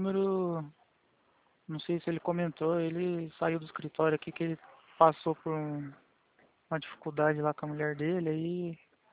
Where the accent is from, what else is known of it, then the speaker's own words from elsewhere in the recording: Lages, Santa Catarina, Brazil; born there; Catarina, onde eu nasci em Lages.